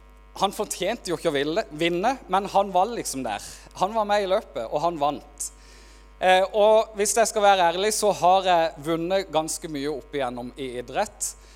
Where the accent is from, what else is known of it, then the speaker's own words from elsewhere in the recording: Farsund, Agder, Norway; Der jeg kommer fra Farsund, så sier en født med gullhår i rumpa.